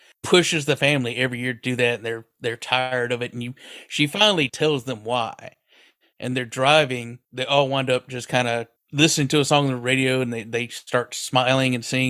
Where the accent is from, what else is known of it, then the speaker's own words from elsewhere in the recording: Southeast, United States; We're all from the Southeast.